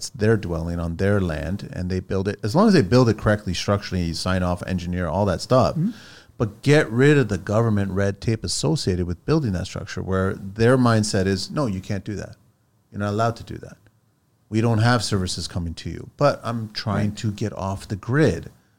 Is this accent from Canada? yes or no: yes; Canada; born there; I know I was born here in Canada.